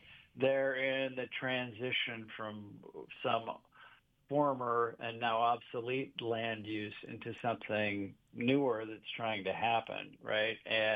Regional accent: Des Moines, Iowa, United States; also born or lived in Midwest; Yeah, I grew up in the Midwest. I grew up in Des Moines, Iowa.

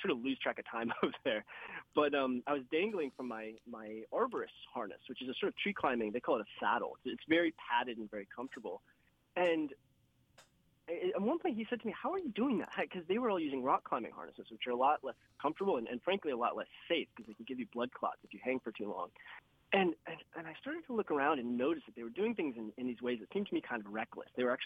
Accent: United States; now in Canada; You know, I'm from the States and I live in Canada. My parents are from Texas, but, you know, they'd moved to Illinois.

